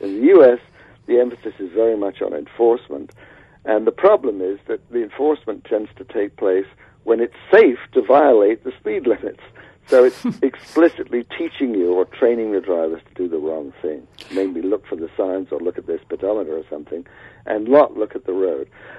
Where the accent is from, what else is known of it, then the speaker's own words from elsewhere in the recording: London, United Kingdom; I grew up in London, and London is now completely changed from what it was when I first grew up.